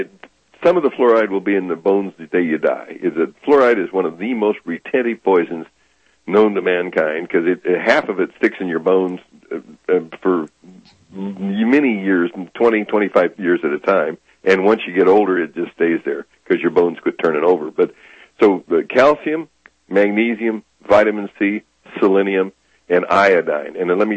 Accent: Kansas, United States; I was raised in Kansas.

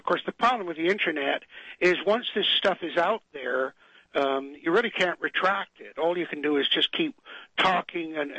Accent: Canada; one of the difficulties that I have being a Canadian citizen is that Canada does not have freedom of speech.

